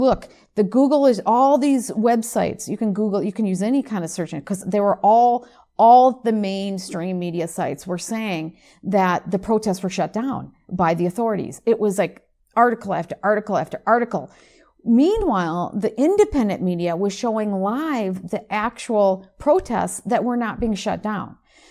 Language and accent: English; United States; and of course my home country of the United States.